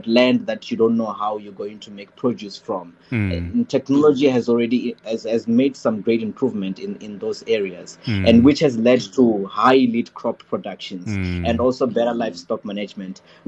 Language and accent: English; Limpopo, South Africa; because me, I'm from Venda, and there's only summer and winter there.